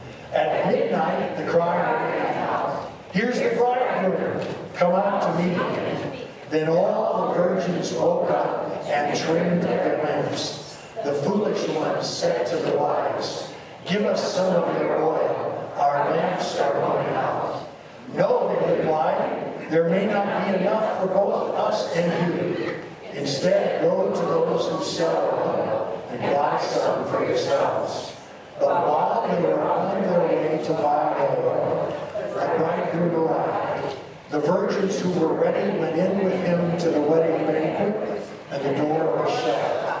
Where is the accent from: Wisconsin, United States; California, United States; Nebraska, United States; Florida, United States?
Nebraska, United States; Except I'm from Nebraska, so... it used to be competitive.